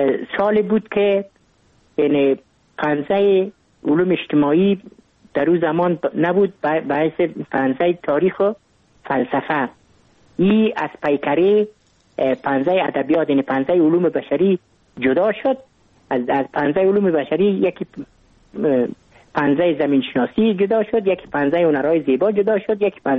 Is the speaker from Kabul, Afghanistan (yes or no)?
yes; Kabul, Afghanistan; ما متولد کابل هستم، در نایه اول کابل تولد شدیم.